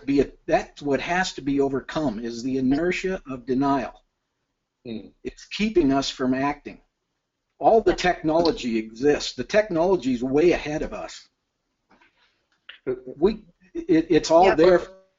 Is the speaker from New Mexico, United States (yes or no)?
yes; Farmington, New Mexico, United States; I'm from Farmington, New Mexico. That's otherwise currently known as the methane hotspot of the Four Corners.